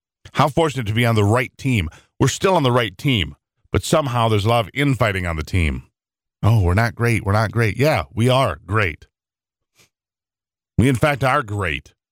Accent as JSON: {"language": "English", "country": "United States", "tie": "born there", "said": "Being an American is the greatest honor of my life. Being born here"}